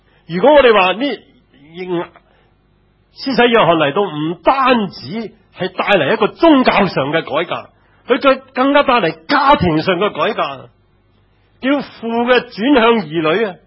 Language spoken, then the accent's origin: Cantonese; China; 同我哋中國人完全唔同